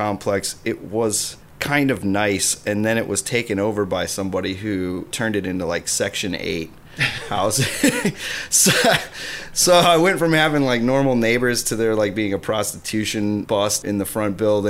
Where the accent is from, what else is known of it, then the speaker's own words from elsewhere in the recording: Ohio, United States; moved away as an adult; also born or lived in Illinois; I'm from the Midwest. I was born in Illinois and then family bounced around for just a little bit. And then we landed in Ohio. And then I lived in various places in Ohio till about 30.